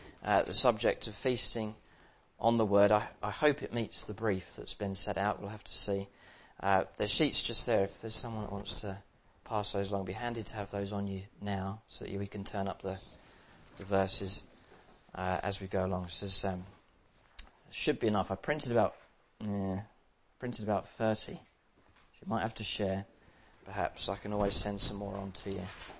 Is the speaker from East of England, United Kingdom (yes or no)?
yes; East of England, United Kingdom; moved away as an adult; now in Northern Ireland; I'm not from Northern Ireland originally. I'm from Essex. I'm sure you've all heard of that place. But I came over here in 2011 to go to Bible college for a couple of years.